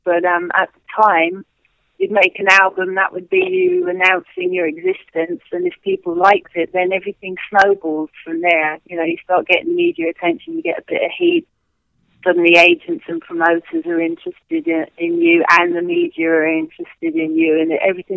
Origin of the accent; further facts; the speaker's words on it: London, United Kingdom; every band I ever met, this is growing up in London and working in London, drank.